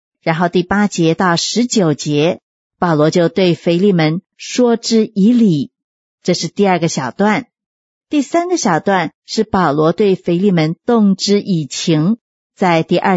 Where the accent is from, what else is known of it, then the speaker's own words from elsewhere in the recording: China; 这跟我们中国人讲礼数的风俗啊，是很接近的。